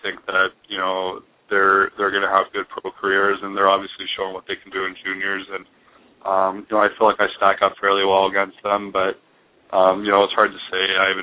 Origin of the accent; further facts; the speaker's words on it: Pittsburgh, Pennsylvania, United States; I have a lot of great memories from growing up in Pittsburgh and playing hockey here